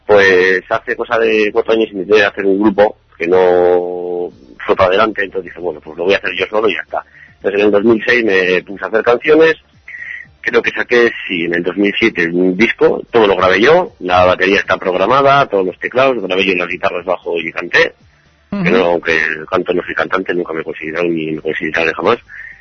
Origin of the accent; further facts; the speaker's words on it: Getxo, Basque Country, Spain; Sí, somos de Vizcaya. Yo soy de Getxo